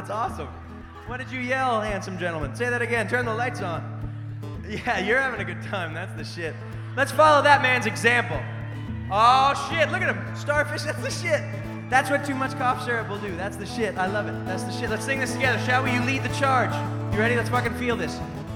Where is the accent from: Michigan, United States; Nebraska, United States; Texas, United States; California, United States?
California, United States; San Francisco; I'm from San Francisco.